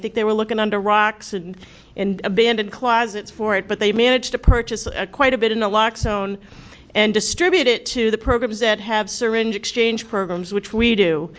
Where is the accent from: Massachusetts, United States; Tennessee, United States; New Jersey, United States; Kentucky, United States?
Massachusetts, United States; So I'm from Connecticut, but originally from Massachusetts, so I love hearing the chief speaking in my native tongue.